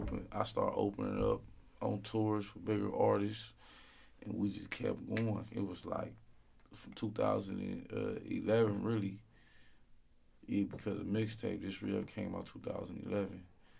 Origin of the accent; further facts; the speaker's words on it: West Coast, United States; I'm from the West Coast, you feel me, Def Jam, East Coast based label.